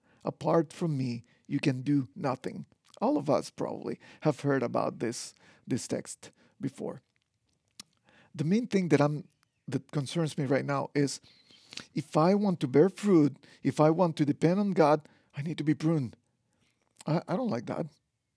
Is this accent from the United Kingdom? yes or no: no; Costa Rica; Many of you don't know, but I'm from Costa Rica. Yes, paradise in Central America.